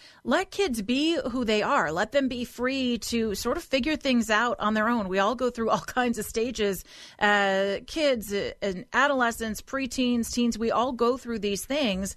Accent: California, United States; Let's go over to Janice in San Diego, in my home state of California.

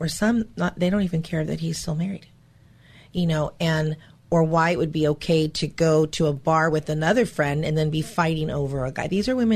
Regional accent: Hollywood, California, United States; born there; That came out of, again, I was born in Hollywood.

